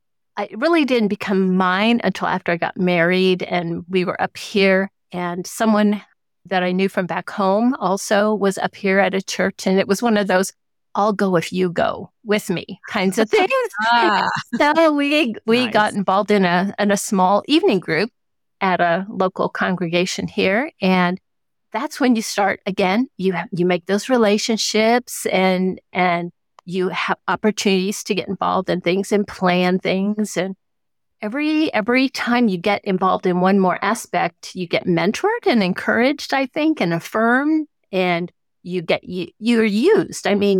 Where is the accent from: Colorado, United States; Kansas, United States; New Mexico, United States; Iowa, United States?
Kansas, United States; also born or lived in South Carolina; now in Kansas City, United States; Went back home to my hometown, which is a very small little rural area in South Central Kansas, married a hometown boy, and then we moved to the big city, which is the Kansas City metro area.